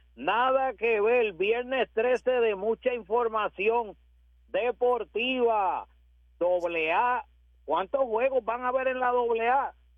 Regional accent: Aguada, Puerto Rico; aquí en Puerto Rico, va a haber boxeo en mi pueblo de Aguada también.

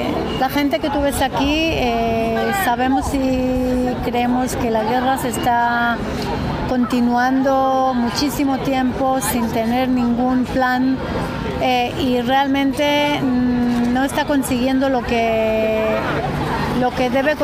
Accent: Jerusalem, Jerusalem District, Israel; Spanish is a second language; moved away; also born or lived in Madrid / Seville; Yo soy de Israel, de Jerusalén.

